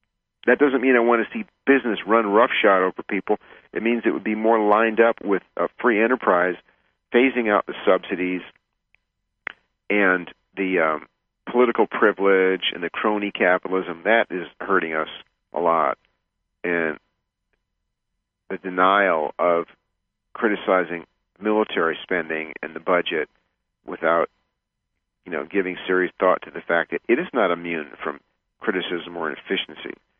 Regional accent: United States; I'm an American who actually knows that the rest of the world knows more about America than America knows about the world.

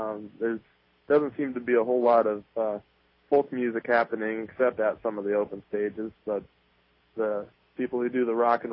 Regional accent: Marshalltown, Iowa, United States; moved away as an adult; now in Lincoln, United States; Well, I was born in Marshalltown, Iowa, where I lived the first 18 years of my life. Then headed west about 45 miles to Ames, where I went to Iowa State University.

